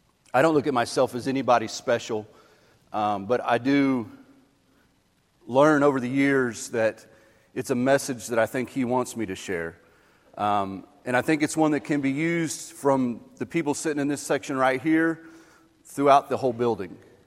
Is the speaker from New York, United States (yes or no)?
no; Broken Bow, Oklahoma, United States; also born or lived in Moore / Norman / Ardmore; I grew up in Broken Bow via Moore, Norman, Ardmore, kind of a couple stints here and there. Dad ran a Christian bookstore, and so we followed him around where the bookstore was.